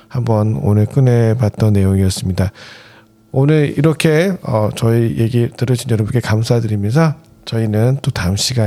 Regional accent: South Korea; born there; 저희가 다 한국 태생이고 한국 사람에 대한 애정 또 우리가 한국 사람이기 때문에 애정을 가질 수밖에 없는데

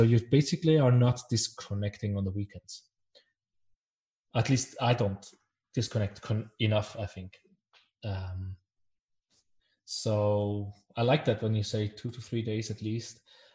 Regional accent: Basel, Basel-Stadt, Switzerland; now in Denmark; And I come from Basel, where we have, I don't know, 50, 60 museums.

